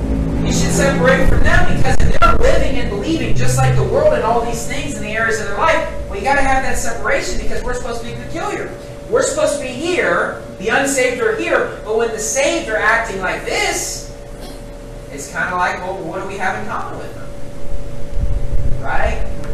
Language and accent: English; West Virginia, United States; growing up in West Virginia and really in the United States, churches, I mean, everybody really likes American football, and especially in Baptist churches.